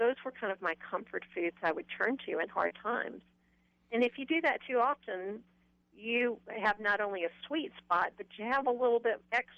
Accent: the South, United States; Well, probably like many Southerners who grew up in the 50s and 60s, both of my grandmothers had front porches.

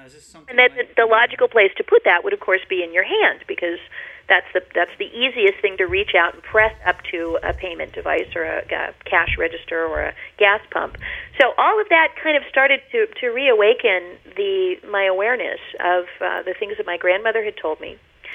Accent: Los Angeles, California, United States; And then growing up in Los Angeles, in that sort of self-centered and hedonistic and very corrupt culture, I wandered away.

